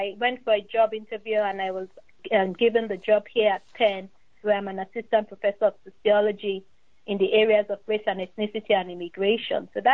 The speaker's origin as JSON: {"language": "English", "country": "Nigeria", "second_language": "English", "said": "I'm a Nigerian. I'm a Nigerian immigrant. I'm from Nigeria."}